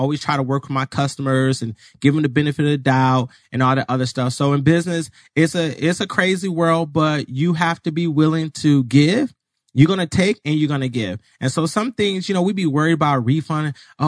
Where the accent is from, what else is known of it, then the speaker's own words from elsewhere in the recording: Michigan, United States; also born or lived in Chicago; now in Arizona, United States; I'm not. I was born in Chicago, grew up in Michigan. Then I came here to Arizona.